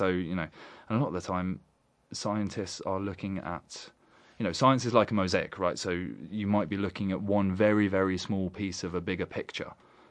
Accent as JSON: {"language": "English", "region": "London", "country": "United Kingdom", "tie": "born or raised there", "said": "this one really is a shout-out to London. This is my hometown."}